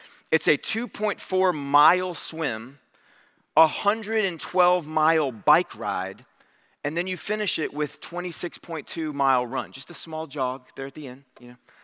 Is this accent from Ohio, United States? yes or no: yes; Cleveland, Ohio, United States; Yeah, I can remember as a kid, I grew up in the 80s. I grew up in Cleveland, Ohio.